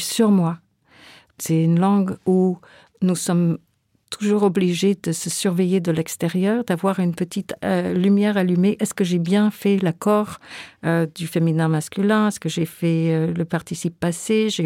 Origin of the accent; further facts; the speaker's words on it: Calgary, Alberta, Canada; Une fois, il y a eu un voisin chez nous à Calgary. J'avais peut-être 12 ans